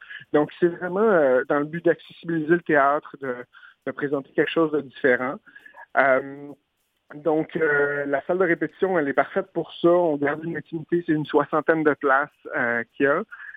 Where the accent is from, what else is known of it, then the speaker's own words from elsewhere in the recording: Montreal, Quebec, Canada; Je viens de Montréal. Après avoir gradué en 2010, j'ai décidé de revenir à Montréal.